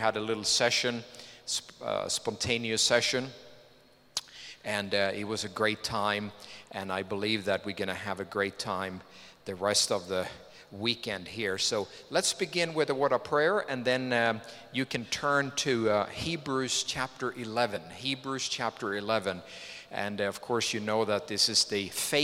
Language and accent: English; Sweden; As you heard, I'm from Sweden, and people always ask me, don't you want cold weather?